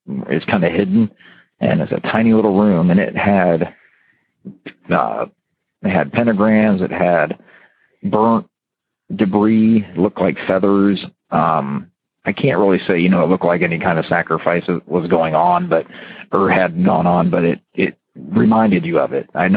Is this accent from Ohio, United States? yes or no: yes; Ohio, United States; even though he was from Korea and I was from Ohio